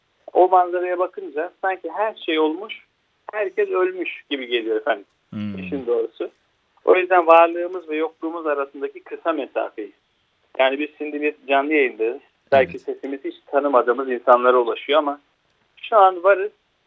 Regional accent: Istanbul, Turkey; also born or lived in Üsküdar; 1984 İstanbul doğumluyum. Çocukluğum ve gençliğim büyük oranda Esenler'de geçti. Ardından Üsküdar'da olduk. Üsküdar'da yaşadık uzun seneler.

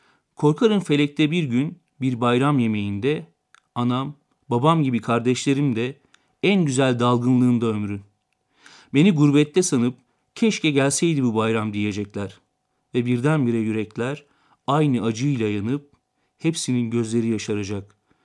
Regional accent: Sarayköy, Denizli, Turkey; Sarayköylüyüm.

